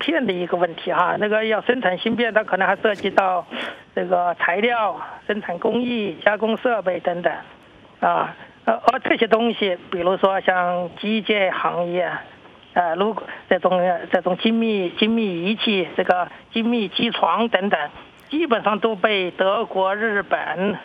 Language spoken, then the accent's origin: Chinese; China